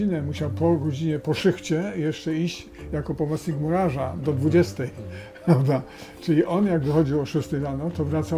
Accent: Silesian Voivodeship, Poland; ja byłem jestem Ślązakiem, rodzice też

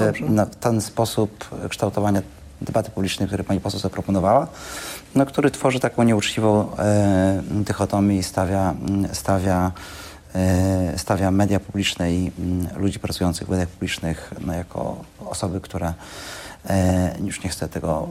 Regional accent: Lublin, Lublin Voivodeship, Poland; Ja w poniedziałek miałem przyjemność być u siebie w Lublinie

